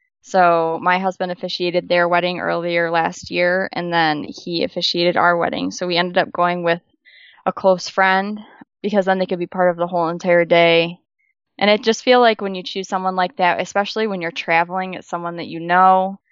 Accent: Michigan, United States; We're from Michigan. We ended up getting married at the courthouse in Michigan in August, so a month before our wedding.

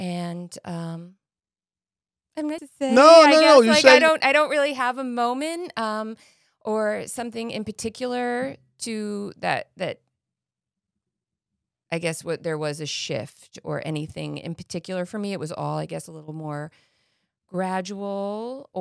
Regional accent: Milford, Connecticut, United States; I also grew up in Connecticut. I grew up in Milford, Connecticut.

